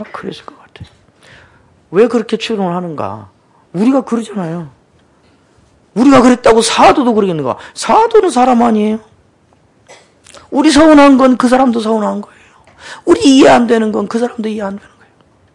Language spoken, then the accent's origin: Korean; Jeolla, South Korea; 제가 어릴 때 저는 전라도에서 자랐는데